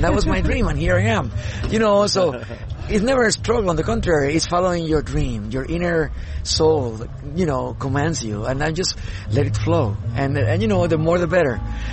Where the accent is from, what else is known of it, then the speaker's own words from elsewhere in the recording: Dominican Republic; I come from the islands. I come from the Dominican Republic